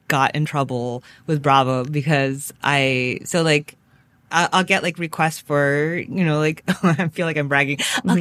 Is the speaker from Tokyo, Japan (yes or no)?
yes; Tokyo, Japan; I was in Tokyo at the time.